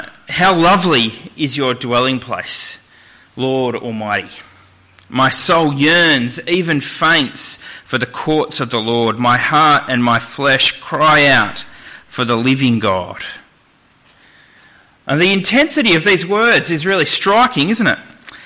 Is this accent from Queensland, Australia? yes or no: no; Moree, New South Wales, Australia; born there; also born or lived in Moss Vale / Sydney / Armidale / Dubbo; now in Albury, Australia; I was born in Moree, then I lived in Moss Vale and then Sydney for a year in 1988, and then back to Moss Vale, and then I lived in Armidale and then Dubbo and then Wagga for uni